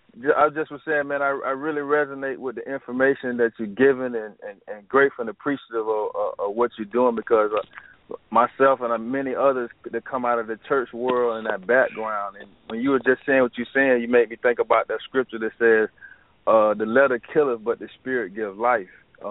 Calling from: Florida, United States; I'm great. Calling from Florida, the Sunshine State.

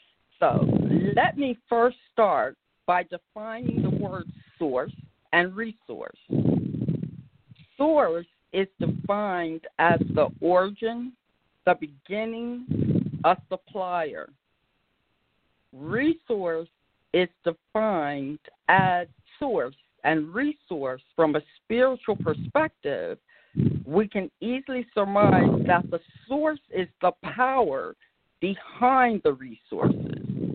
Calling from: Bridgeton, New Jersey, United States; I'm broadcasting from Bridgeton, New Jersey

